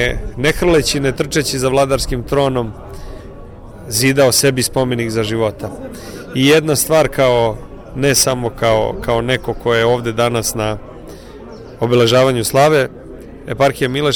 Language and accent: Serbian; Serbia; nego i svakako kao običan Srbin, hrišćanin, kao čovek koji je iz ovih krajeva.